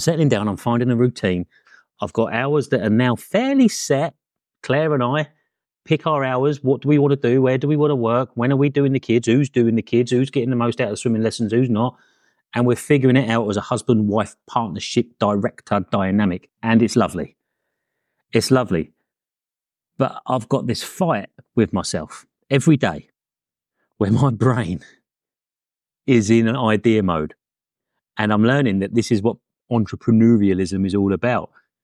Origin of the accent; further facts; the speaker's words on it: Brighton, South East England, United Kingdom; Look, I lived in Brighton. I'm from Brighton.